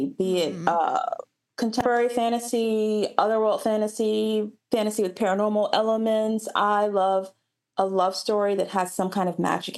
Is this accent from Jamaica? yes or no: no; Annapolis, Maryland, United States; One, I'm from Annapolis, Maryland. There are seagulls everywhere.